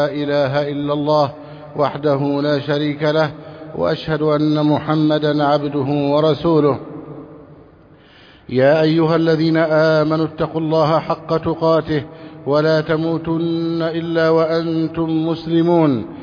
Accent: Egypt; اللهم احفظ بلدنا مصر،

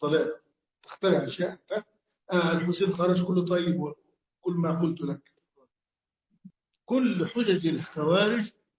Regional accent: Egypt

